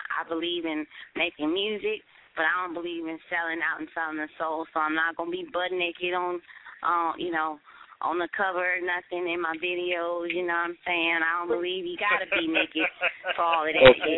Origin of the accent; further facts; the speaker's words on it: Los Angeles, California, United States; I'm from South Central LA. How about that? That's south.